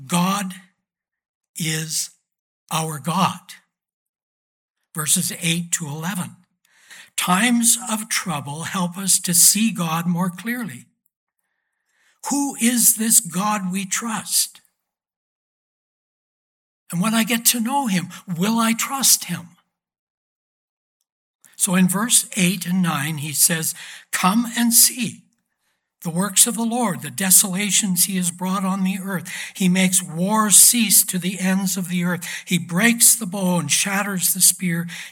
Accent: Creston, British Columbia, Canada; And my hometown of Creston, BC, if you go west from Creston, you have to cross over a significant pass.

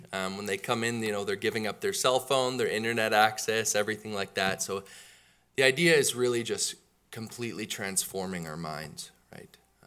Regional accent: Calgary, Alberta, Canada; I grew up in Calgary. I'm 28 years old. And I had an awesome upbringing in a Christian home with two loving parents and two brothers as well.

